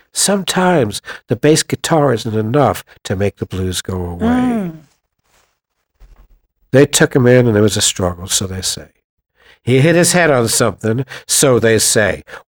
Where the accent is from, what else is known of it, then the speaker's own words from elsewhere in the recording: New York City, New York, United States; But a person like me I'm a poet from New York